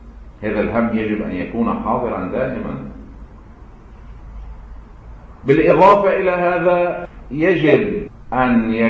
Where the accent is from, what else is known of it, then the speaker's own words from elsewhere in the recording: Lebanon; بس هن بشر ونحن بشر، لبنانيين ونحن لبنانيين